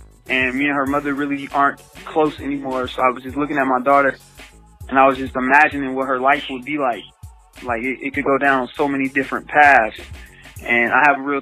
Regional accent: Illinois, United States; now in Atlanta, United States; I'm actually from Illinois, but I'm based in Atlanta.

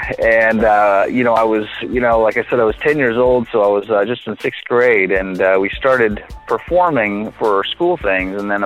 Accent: Los Angeles, California, United States; I'm from Los Angeles, California.

